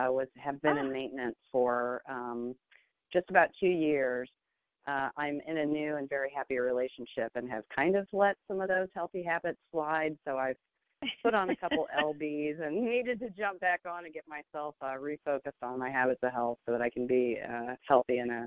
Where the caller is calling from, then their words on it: Columbus, Ohio, United States; from Columbus, Ohio.